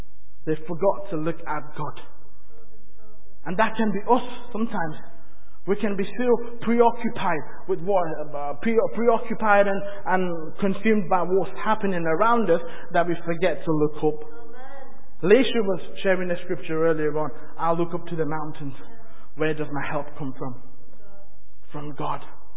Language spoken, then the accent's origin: English; London, United Kingdom; also born or lived in Nepal; now in Doncaster, United Kingdom; I was born in Nepal, then I was brought up in London, then I moved to Doncaster